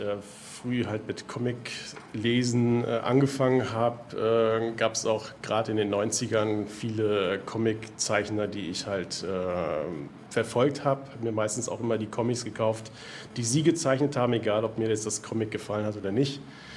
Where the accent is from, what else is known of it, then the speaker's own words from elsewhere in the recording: Germany; born there; meine Wurzeln sind italienisch, aber ich bin hier in Deutschland geboren worden. Außer den Namen und Italienisch sprechen ist jetzt nicht viel übrig geblieben von dem Italienisch, sondern ich bin eher dann schon recht deutsch.